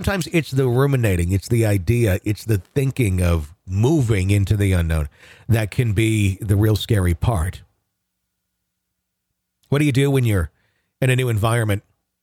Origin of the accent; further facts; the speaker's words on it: Wisconsin, United States; now in Minneapolis, United States; I'm from Wisconsin, but moved to Minneapolis a few years back.